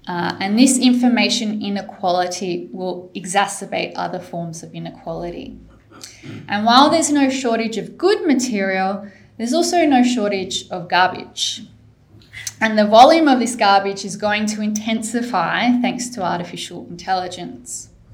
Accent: Australia; So I have a bit of a issue with breaking into the Australian market, even though I'm Australian.

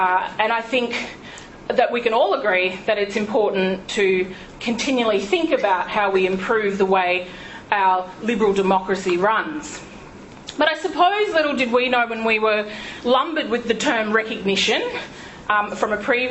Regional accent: Queensland, Australia; I grew up in Queensland, in southwest Queensland

